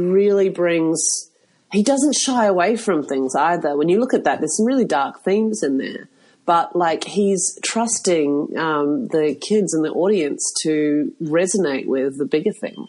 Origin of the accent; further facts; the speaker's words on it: New Zealand; I found his story so inspiring as a Kiwi to see someone do it